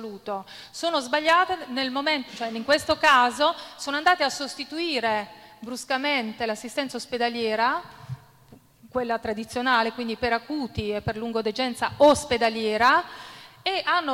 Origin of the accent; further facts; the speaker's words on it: Fano, Marche, Italy; Io vengo da Fano, quindi dall'area Vasta 1